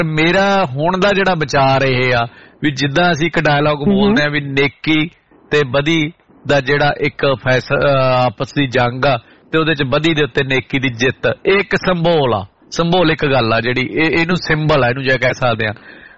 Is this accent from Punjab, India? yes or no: no; Haryana, India; ਮੰਡੀ ਦੇ ਵਿੱਚ ਜੰਮਿਆ ਪਲਿਆ, ਛੋਟੀ ਜੀ ਹਰਿਆਣੇ ਦੀ ਮੰਡੀ ਆ, ਜਿਹ ਚ ਹਿੰਦੂ ਭਾਈਚਾਰੇ ਦੀ ਬਹੁਤ ਆਤ ਸੀ, ਭਾਵੇਂ ਉਹ ਪੰਜਾਬੀ ਬੋਲਦੇ ਸੀ